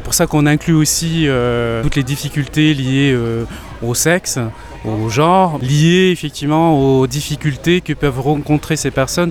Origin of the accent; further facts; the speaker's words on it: Sète, Occitanie, France; je viens de Sète.